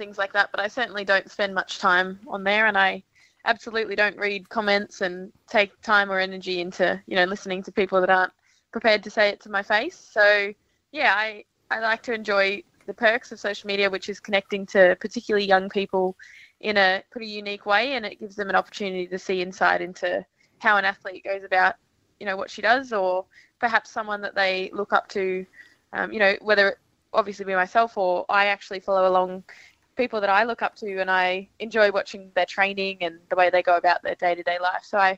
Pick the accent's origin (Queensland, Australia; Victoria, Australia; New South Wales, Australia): Queensland, Australia; Brisbane; I'm from Brisbane. I grew up in a small town, I suppose you could say, in Brisbane.